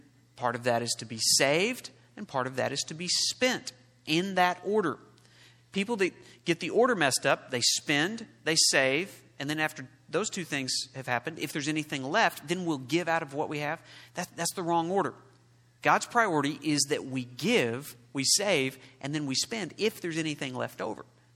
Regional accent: Oklahoma, United States; Now, I grew up in Oklahoma. There were a lot of cowboys and a lot of horses.

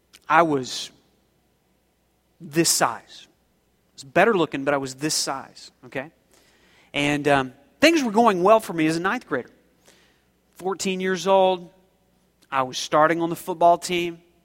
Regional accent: Oklahoma, United States; Now, I grew up in Oklahoma, so the big thing in Oklahoma was country and western music.

